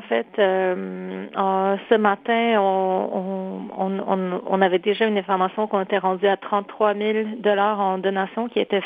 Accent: Poland; now in Quebec, Canada; je suis polonaise d'origine.

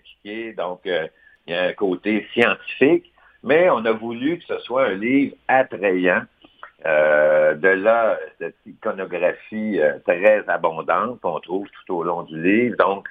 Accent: Montreal, Quebec, Canada; born there; plupart de ma vie à Montréal. Mon grand-père est parti de l'île pour s'en venir à Montréal. Donc, mon père et moi, on est nés à Montréal.

